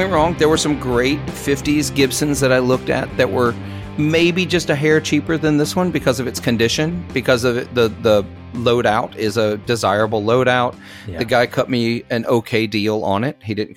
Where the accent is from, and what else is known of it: Mississippi, United States; born or raised there